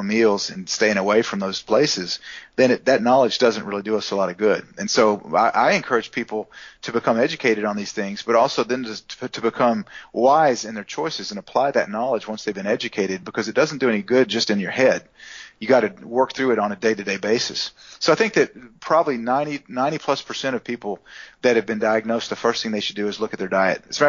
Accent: United States; That was my naive opinion as an American going there.

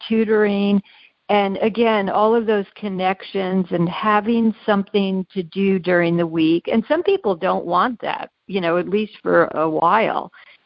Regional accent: New York City, New York, United States; Okay, well, when I was 4 years old, I grew up in New York City.

